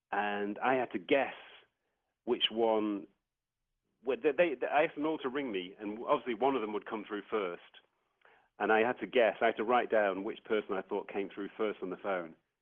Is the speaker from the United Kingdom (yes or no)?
yes; Manchester, North West England, United Kingdom; I decided that I was on the train from London to Manchester, my hometown